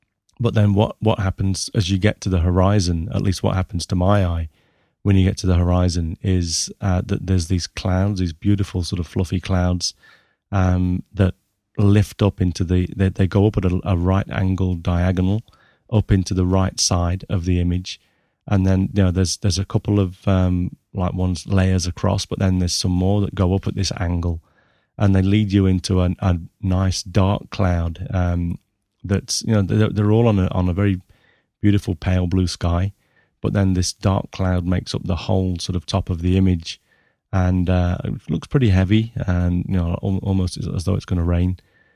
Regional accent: South East England, United Kingdom; it's from my home country of England, West Sussex.

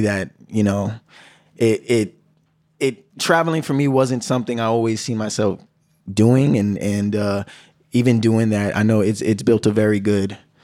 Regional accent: Bronx, New York, United States; And then I just found myself, because I'm from the Bronx, traveling really far to see them and reaching out.

